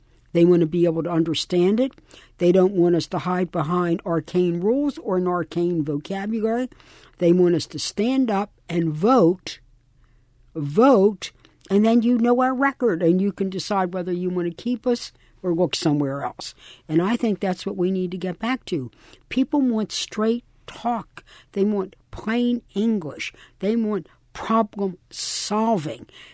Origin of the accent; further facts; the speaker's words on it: Baltimore, Maryland, United States; I grew up in East Baltimore. I'm a Highland Town woman, or as we said, Holland Town.